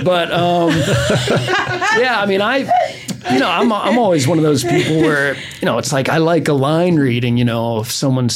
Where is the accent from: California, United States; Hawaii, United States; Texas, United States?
Texas, United States; Dallas; Yeah, we were filming in Austin and I'm from Dallas, as you know.